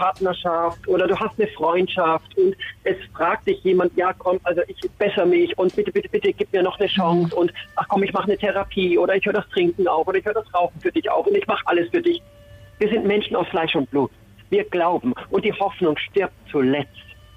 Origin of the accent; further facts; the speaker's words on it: Nuremberg, Bavaria, Germany; ich grüße in meine Heimat Nürnberg.